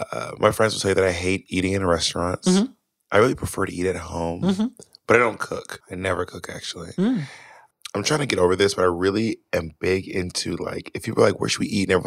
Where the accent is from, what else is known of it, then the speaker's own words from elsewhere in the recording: Atlanta, Georgia, United States; now in Manhattan, United States; I live in Manhattan. Mm-hmm. I'm from Atlanta, Georgia.